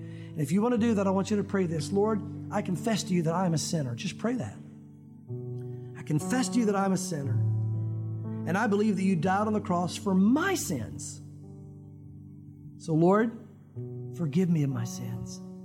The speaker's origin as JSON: {"language": "English", "town": "Knoxville", "region": "Tennessee", "country": "United States", "tie": "born or raised there", "said": "I grew up in Tennessee. Spent most of my life in Knoxville."}